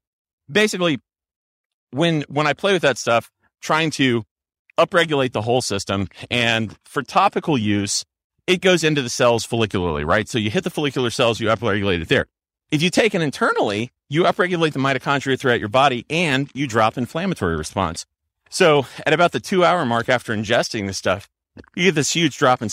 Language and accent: English; New Orleans, Louisiana, United States; You know, where I grew up in New Orleans, it's kind of similar, except it's more like, if you can catch it and you can deep fry it and bread it, you can eat it.